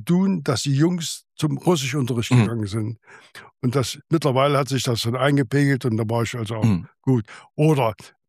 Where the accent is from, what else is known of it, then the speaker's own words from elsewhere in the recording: Uder, Thuringia, Germany; Ja, ich bin dann in Uder aufgewachsen. Habe in Uder sprechen und laufen gelernt und 1945 bin ich dann nach Luther gezogen, wo meine Mutter herkommt.